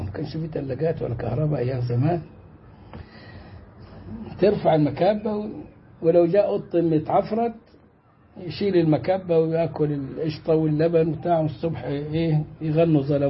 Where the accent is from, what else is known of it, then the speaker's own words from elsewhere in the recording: Egypt; وعندنا في مصر